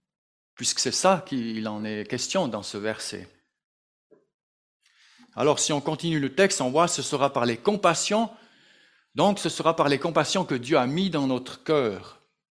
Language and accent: French; Sion, Valais, Switzerland; also born or lived in Bern; j'ai grandi en Valais, à Sion, et puis ensuite de ça, je suis arrivé à Berne, où j'ai rencontré ma femme